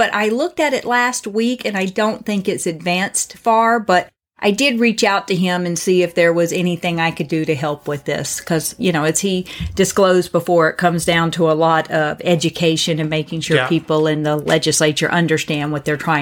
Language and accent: English; the South, United States; I'm from the South, which has strong family values.